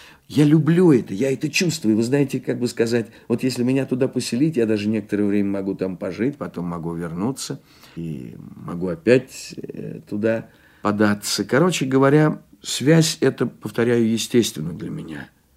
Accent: Saratov Oblast, Russia; born there; Не только в том, что я родился в Саратовской губернии

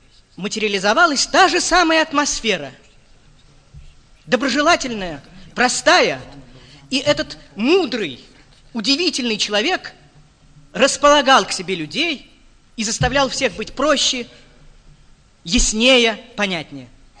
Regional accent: Saint Petersburg, Russia; Я вспоминаю о нем как ленинградец, приехавший в Москву со своим фильмом

